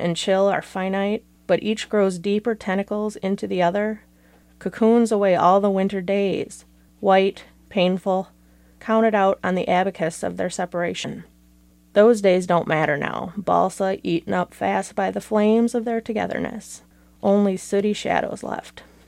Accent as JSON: {"language": "English", "town": "Duluth", "region": "Minnesota", "country": "United States", "said": "I am reading some poetry today, and I am from Duluth."}